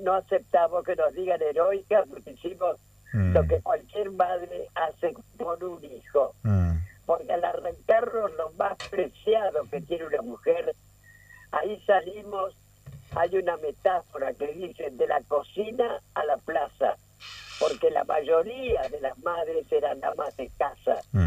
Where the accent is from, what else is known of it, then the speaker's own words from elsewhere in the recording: Paraná, Entre Ríos, Argentina; moved away; Paraná, que es mi patria chica, porque